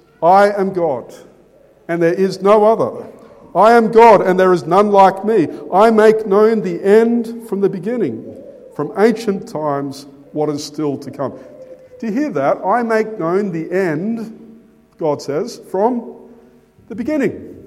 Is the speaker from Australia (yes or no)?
yes; Australia; I did not choose or decide to be an Australian born in this nation. The fact that English is my mother tongue and not Russian or Zulu is completely out of my hands.